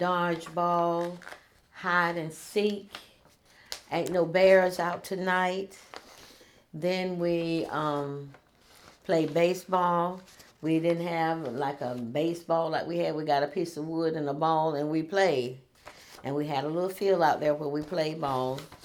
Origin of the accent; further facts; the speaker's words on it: Princeville, North Carolina, United States; born there; I was born in Princeville, North Carolina on March the 17th, 1950.